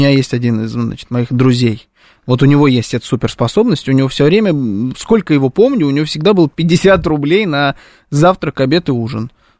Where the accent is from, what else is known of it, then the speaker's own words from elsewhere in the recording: Krasnogorsk, Moscow Oblast, Russia; born there; Я же в Красногорске родился, я не москвич